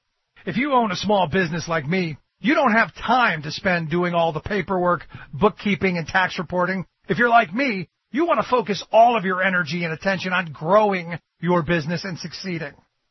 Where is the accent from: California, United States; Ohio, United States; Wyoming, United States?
Ohio, United States; Cleveland; Yeah, I mean, where I grew up in Cleveland, you know, I remember back during the 80s, Voinovich was mayor